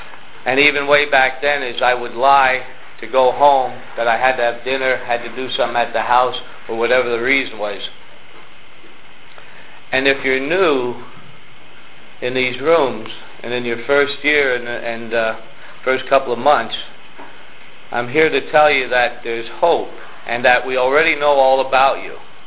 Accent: Emmaus, Pennsylvania, United States; I grew up in Emmaus.

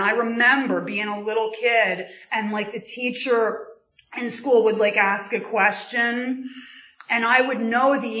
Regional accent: Pennsylvania, United States; And, so I grew up in Bucks County, two loving parents, younger brother.

